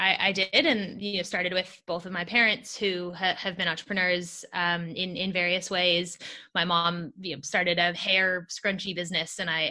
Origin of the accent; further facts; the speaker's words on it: California, United States; And so I grew up in Silicon Valley and that culture of asking for and help and having access to people who've gone in before you and done it before is something I grew up with.